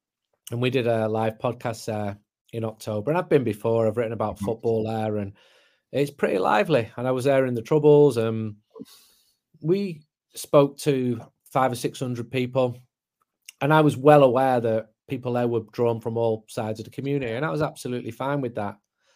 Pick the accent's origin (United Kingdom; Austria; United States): United Kingdom; Manchester, North West England; I spend a lot of time away from Manchester, even though I'm from Manchester.